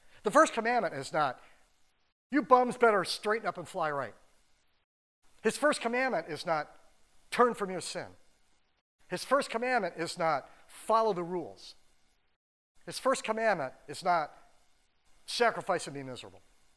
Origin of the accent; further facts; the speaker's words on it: California, United States; And I was from Southern California, so that's kind of a reach to like jet home for like a 3-day weekend for Easter.